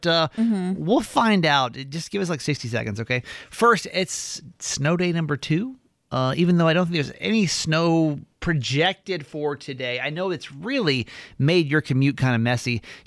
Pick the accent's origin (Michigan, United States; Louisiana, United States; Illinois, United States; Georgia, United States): Georgia, United States; I'm from Georgia originally.